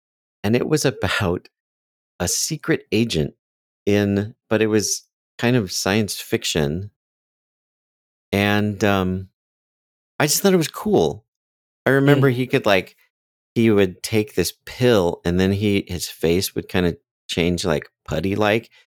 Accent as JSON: {"language": "English", "town": "Bakersfield", "region": "California", "country": "United States", "tie": "born or raised there", "said": "I grew up in Bakersfield. So this was the main branch of the library system in Bakersfield."}